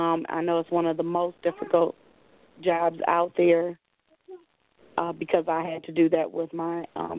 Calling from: Cleveland, Ohio, United States; I'm calling from Cleveland.

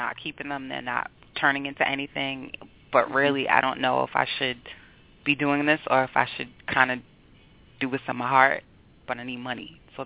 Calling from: Boston, Massachusetts, United States; I'm calling from Boston.

